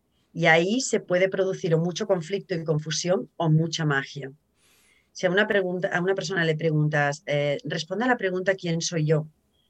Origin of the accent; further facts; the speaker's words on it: South, Spain; born there; soy una mujer nacida en el sur de España y tengo bastantes características, podríamos decir, sureñas.